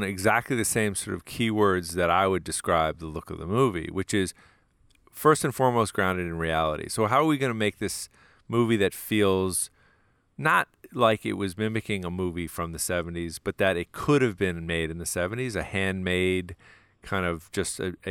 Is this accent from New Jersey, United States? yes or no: yes; New Jersey, United States; And that was the 70s and 80s in which I was growing up in New Jersey, right?